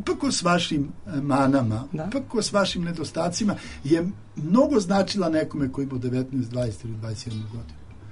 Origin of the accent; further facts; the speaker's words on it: Belgrade, Serbia; ja sam dete sa Topčiderskog brda, tu sam rođen, tu ću biti sahranjen na Topčiderskom groblju